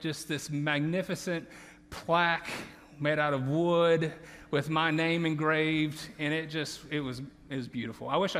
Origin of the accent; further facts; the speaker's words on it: the South, United States; accent: Southern; If I slip back into my native tongue of Southern during this sermon, I apologize in advance.